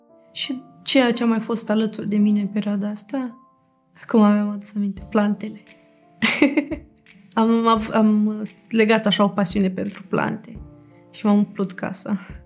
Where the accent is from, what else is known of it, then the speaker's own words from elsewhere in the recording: Moldova; Gata, suntem moldoveni și ne ajutăm reciproc.